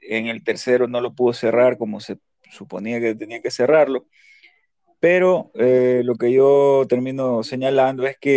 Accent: Ecuador; obviamente somos ecuatorianos

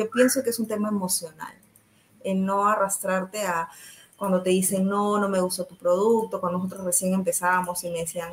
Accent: Peru; soy de Perú. Tengo varias empresas

